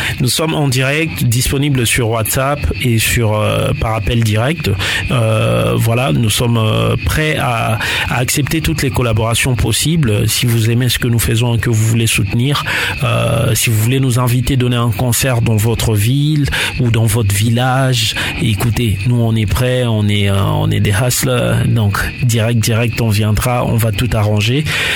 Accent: Kisangani, Tshopo, DR Congo; moved away; Et puis, j'ai vraiment envie d'aller jouer chez moi à Kisangani.

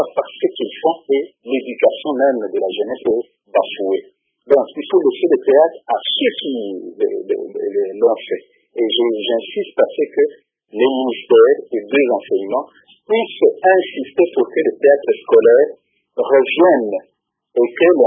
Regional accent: Kigali, Rwanda; je suis aussi de Kigali

